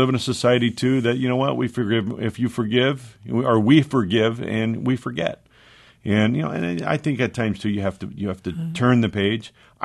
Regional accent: Souderton, Pennsylvania, United States; My parents were very blue collar, growing up in Souderton.

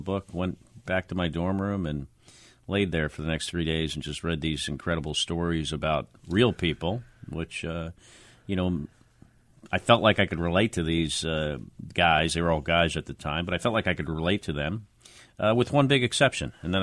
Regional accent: West Orange, New Jersey, United States; As a volunteer, as a young kid in my hometown of West Orange, New Jersey.

